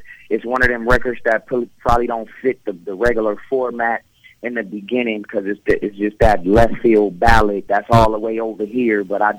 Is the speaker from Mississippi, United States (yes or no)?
yes; Mississippi, United States; No, I'm from Mississippi, so … That's the country.